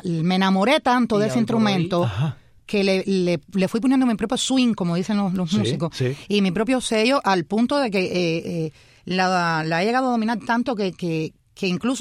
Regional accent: Bahía Honda, Artemisa, Cuba; Me mandan a buscar a mi pueblito de Bahía Honda

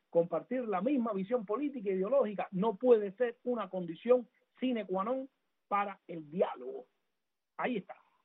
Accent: Marianao, Havana, Cuba; soy cubano de Marianao

